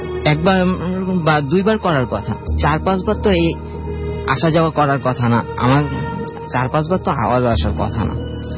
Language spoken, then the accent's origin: Bangla; Noakhali, Chittagong Division, Bangladesh; now in Dhaka, Bangladesh; নোয়াখালী থেকে।